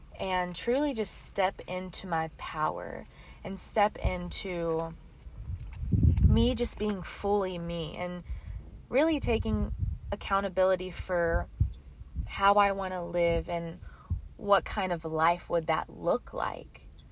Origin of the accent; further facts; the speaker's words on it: Texas, United States; I got to eat crawfish, and y'all know I'm from Texas. And I just moved back home.